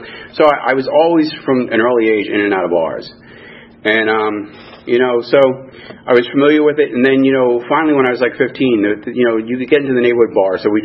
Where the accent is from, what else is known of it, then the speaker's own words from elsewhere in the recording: New York City, New York, United States; No, I was born and raised in the Bronx. I grew up there until I was 21 years old. The Bronx was an interesting place to grow up.